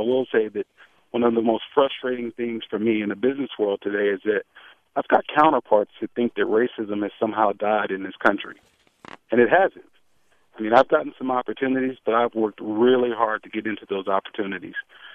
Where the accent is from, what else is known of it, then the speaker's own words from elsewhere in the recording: Los Angeles, California, United States; where I grew up in South Central LA.